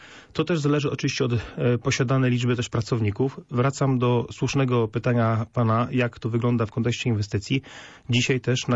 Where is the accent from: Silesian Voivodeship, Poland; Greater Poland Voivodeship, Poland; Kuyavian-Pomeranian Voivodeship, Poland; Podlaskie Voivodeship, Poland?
Greater Poland Voivodeship, Poland; Poznań; Racjonalni mieszkańcy Poznania, a takowymi jesteśmy jako poznaniacy